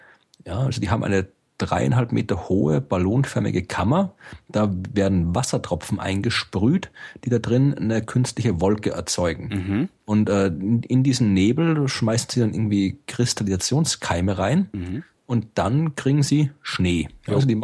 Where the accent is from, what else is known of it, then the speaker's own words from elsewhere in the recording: Austria; Ja, also ich bin Österreicher, wir können alle Skifahren.